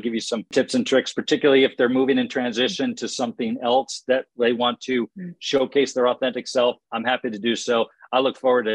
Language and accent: English; East Coast, United States; now in San Diego, United States; I'm from the East Coast originally.